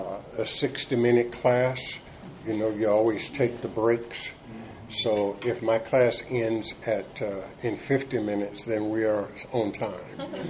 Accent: Nacogdoches, Texas, United States; moved away as an adult; also born or lived in Ethiopia; now in California, United States; I was born and raised in East Texas, a town called Nacogdoches, Texas.

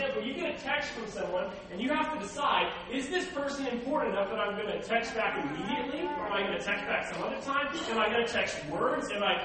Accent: Los Angeles, California, United States; I grew up in Los Angeles. I actually worked at my home church.

